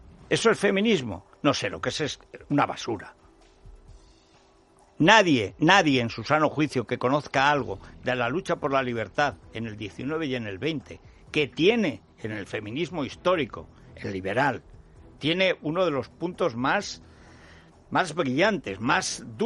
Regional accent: Teruel, Aragon, Spain; Nadie puede ir, por ejemplo, de Madrid a Teruel, a mi pueblo, sin pasar 3 fronteras

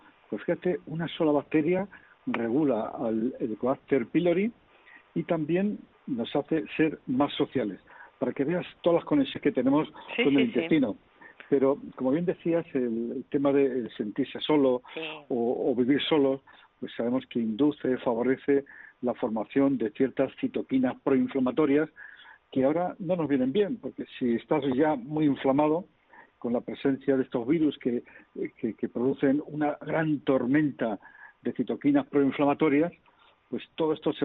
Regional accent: La Rioja, Spain; Y sabes que yo soy también de La Rioja

